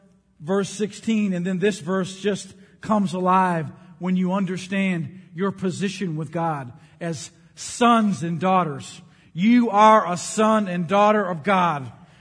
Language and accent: English; United States; I'm an American. We don't talk like that. I mean, we can barely even speak English.